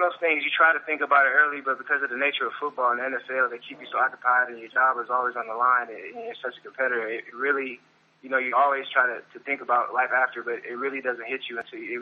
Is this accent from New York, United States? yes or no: no; Oakland, California, United States; we dealt with inner-city kids in my hometown of Oakland, California, and I went back to my old community